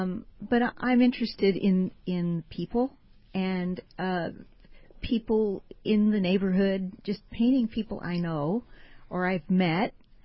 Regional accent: Indianapolis, Indiana, United States; We're all from Indianapolis, and we all go down at various times

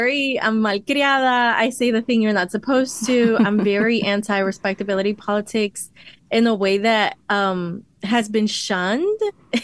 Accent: Miami, Florida, United States; as if my people celebrate it, as if I grew up in Latina communities back in Miami. Nobody ever mentioned Cinco de Mayo then.

